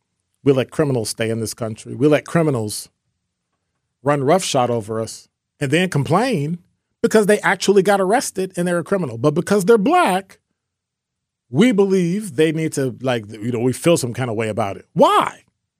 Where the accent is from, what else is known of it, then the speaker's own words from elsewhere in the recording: Illinois, United States; Yes, that's my hometown, but sometimes people in Illinois do some strange stuff.